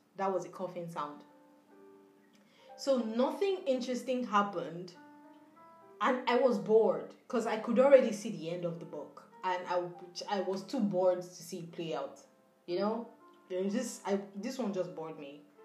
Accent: Nigeria; as a Nigerian living in Nigeria, I didn't appreciate this book at all.

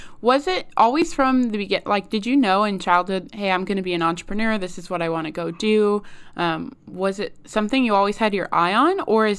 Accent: New York, United States; As a New Yorker, I feel like that one was an obvious answer.

